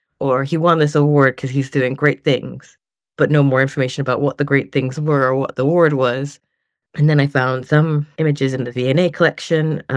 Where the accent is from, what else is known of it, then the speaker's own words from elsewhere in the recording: Jamaica; So myself, I'm also from Jamaica, and I started my career as an artist.